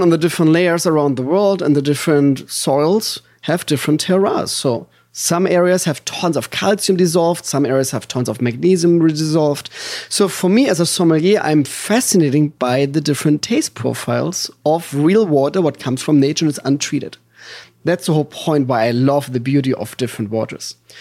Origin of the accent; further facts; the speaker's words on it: Germany; accent: German; English is a second language; now in Hollywood, United States; I live in Hollywood, so I'm not an actor. I'm not playing the role as a German guy. My accent is a real accent. I am from Germany.